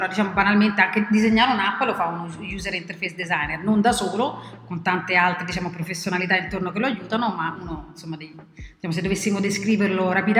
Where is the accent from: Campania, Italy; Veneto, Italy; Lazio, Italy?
Lazio, Italy; Rome; Io da Roma, sono nata a Roma, insomma, sempre stata a Roma, mai spostata, mi piace.